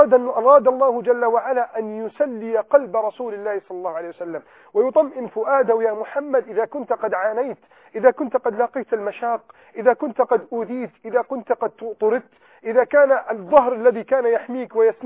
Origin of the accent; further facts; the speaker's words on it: Egypt; استطاع أن ينقذ بلدنا مصر في وقت كانت مليئة البلد فيه بالأزمات